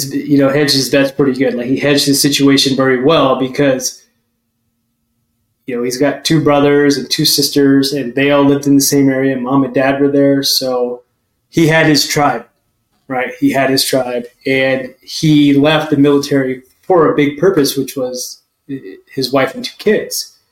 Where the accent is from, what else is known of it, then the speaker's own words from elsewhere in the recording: Hawaii, United States; born there; I was born in Hawaii on the Army base, or I think it's an Air Force hospital. I'm not sure. Tripler. Anyways, I was born in Hawaii.